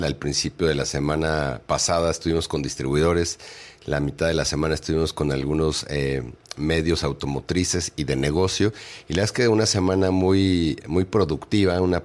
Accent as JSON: {"language": "Spanish", "country": "Mexico", "said": "Y nosotros, como mexicanos, digo, yo no me dedico a la manufactura"}